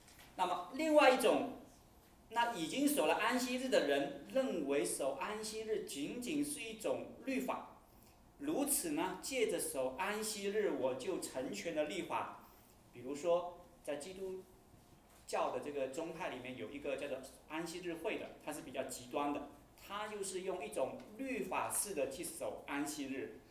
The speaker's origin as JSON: {"language": "Chinese", "region": "Guangdong", "country": "China", "accent": "Teochew", "said": "按照我们潮州话，我们说一句话就是最准确的"}